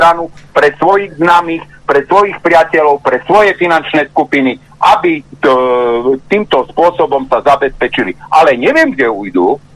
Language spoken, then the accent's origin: Slovak; Košice, Košice Region, Slovakia; keďže som z Košíc, sme začali počítať